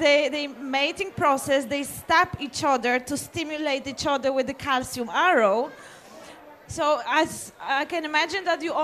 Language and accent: English; Poland; English is a second language; moved away as an adult; now in Ireland; So I'm pure Polish girl, 100%. There's no doubt about that. I came to Ireland over 13 years ago for work. I come from the big city in Poland